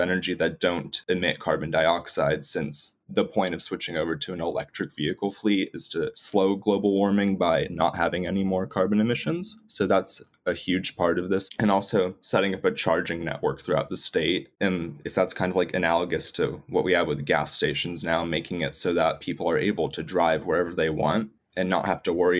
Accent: San Diego, California, United States; I'm from San Diego, and I'm currently getting my bachelor's degree in environmental science

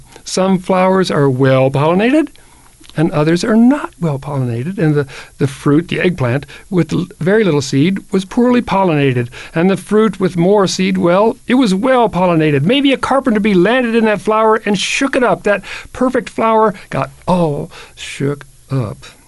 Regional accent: Kentucky, United States; When I was a kid, I heard that there were, this was a kid growing up in Kentucky

